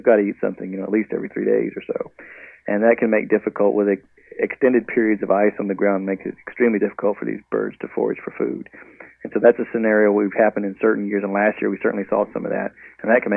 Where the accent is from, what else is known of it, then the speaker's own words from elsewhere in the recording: Texas, United States; Well, I'm from South Texas, born and raised, and everything goes on the grill.